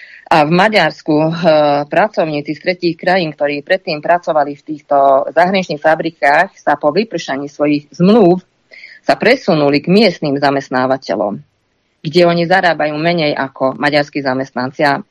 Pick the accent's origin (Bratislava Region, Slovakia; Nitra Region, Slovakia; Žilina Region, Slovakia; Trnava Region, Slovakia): Nitra Region, Slovakia; Šurany; V Debrecine to bolo tak, ako u nás v Šuranoch